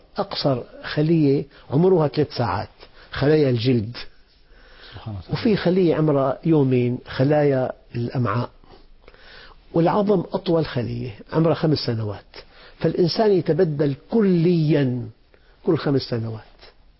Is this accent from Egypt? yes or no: no; Syria; نعم أنا من سوريا